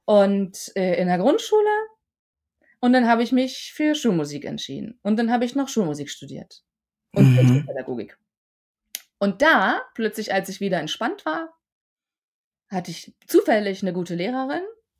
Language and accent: German; East Germany, Germany; Es war immer so ein bisschen unangenehm zu sagen, ich bin ein Ossi.